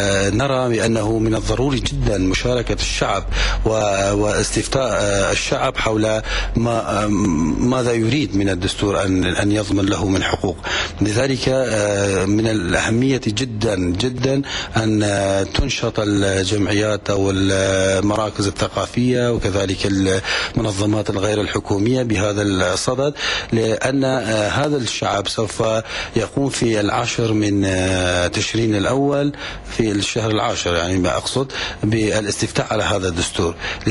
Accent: Iraq; وهي هذه الفترة التي نحن كعراقيين بصدد كتابة دستور دائم للعراق

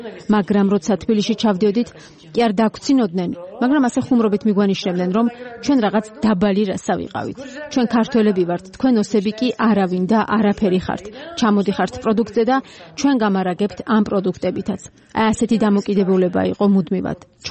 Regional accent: Tskhinvali, Shida Kartli, Georgia; Цхинвалис მკვიდრივარ, დავიბადე და გავიზარდე ქალაქში. საშუალო სკოლა ამ ქალაქში დავამთავრე

